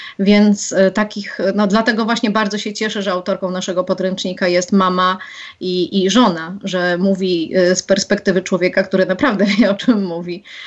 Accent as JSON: {"language": "Polish", "town": "Lublin", "region": "Lublin Voivodeship", "country": "Poland", "tie": "born there", "moved": "as an adult", "said": "Ja jestem urodzoną Lublinianką. Wczoraj minęło 12 lat, odkąd mieszkam na wsi pod Warszawą, a tak naprawdę z Lublina wyjechałam do męża."}